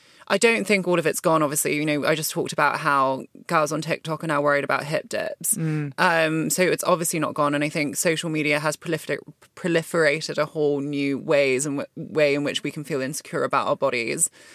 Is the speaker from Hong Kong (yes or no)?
yes; Hong Kong; also born or lived in Malaysia; now in United Kingdom; because I didn't grow up in the UK, I grew up in Hong Kong and Malaysia